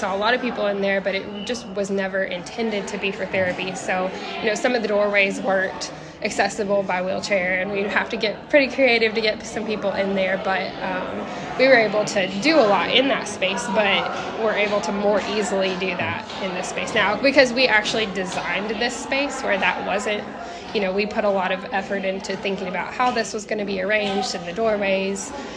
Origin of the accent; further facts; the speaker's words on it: Marion, Kentucky, United States; Yeah, so I grew up in Marion. I've lived there all my life other than college.